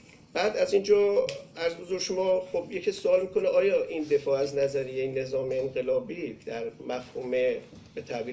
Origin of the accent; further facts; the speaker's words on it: Iran; ما به عنوان یک ایرانی فرض بکنیم